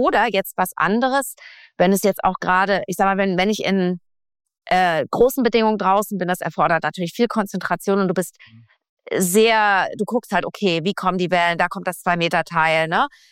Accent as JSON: {"language": "German", "region": "Northern Germany", "country": "Germany", "said": "also ich bin nicht am Meer groß geworden, nicht direkt, aber norddeutsche Dirn, sage ich mal."}